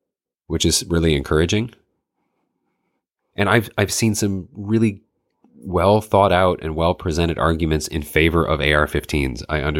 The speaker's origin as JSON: {"language": "English", "region": "Michigan", "country": "United States", "tie": "born or raised there", "said": "I grew up in the North Woods of Michigan, so people, it was hunting, like, that's what you did."}